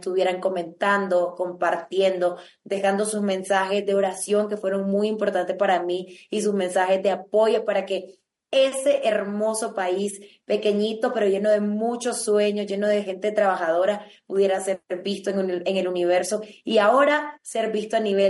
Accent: Nicaragua; Toda la gente realmente en mi país, en nuestro país, salió a las calles

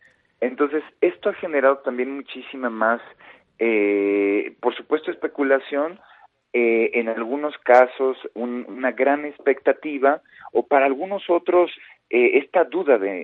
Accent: Nezahualcóyotl, State of Mexico, Mexico; born there; Sí, yo nací en Nesa. Yo ya nací aquí en Nesa, en un hospital en la colonia La Perla.

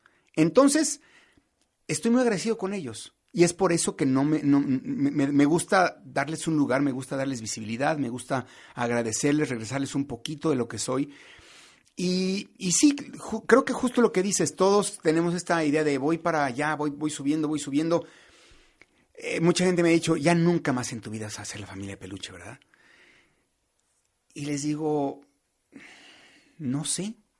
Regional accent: Michoacán, Mexico; Yo estaba en Michoacán con mi abuelita, en mi tierra

